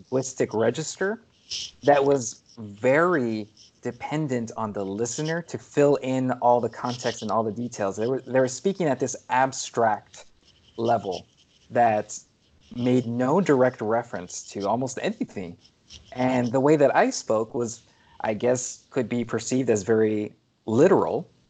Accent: United States; While me being American, I did not have the expectation of being seen as other. I had always been in my community for my entire life.

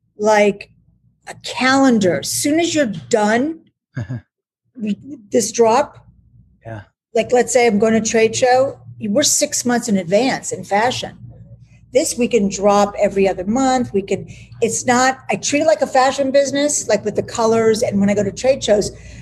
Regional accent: Malibu, California, United States; I mean, I'm from Malibu, California. I'm a jean, yeah. jean and t-shirt girl.

